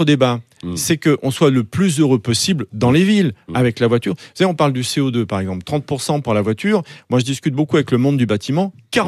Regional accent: Lyon, Auvergne-Rhône-Alpes, France; moi je suis lyonnais

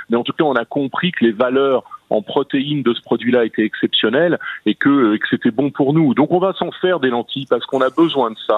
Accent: Rouen, Normandy, France; born there; Vous savez, je suis né à Rouen.

